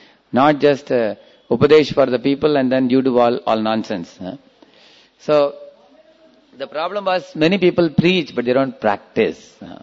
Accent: South India, India; English is a second language; because I hail from South India

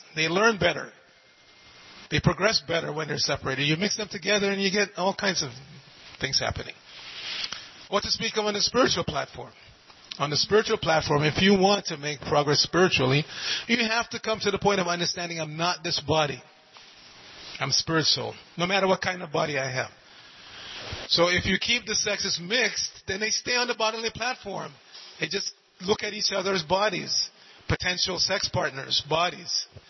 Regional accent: Jamaica; born there; I'm 66 now, when I was young, at least in my country where I was born in Jamaica

